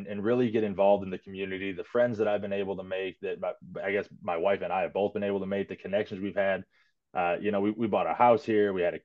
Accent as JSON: {"language": "English", "town": "Grand Rapids", "region": "Michigan", "country": "United States", "tie": "born or raised there", "lives_now": "Traverse City, United States", "said": "I moved to Traverse City about 4.5 years ago. I'm from Grand Rapids, Michigan"}